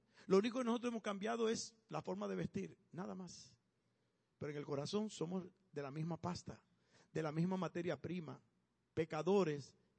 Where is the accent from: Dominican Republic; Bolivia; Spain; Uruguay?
Dominican Republic; Yo soy de la República Dominicana.